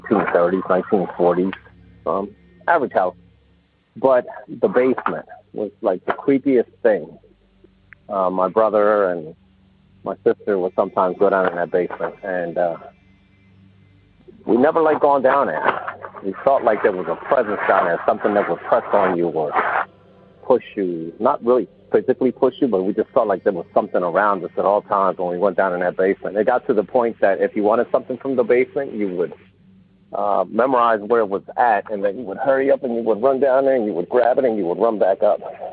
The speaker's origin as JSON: {"language": "English", "town": "Philadelphia", "region": "Pennsylvania", "country": "United States", "said": "I'm from Philadelphia."}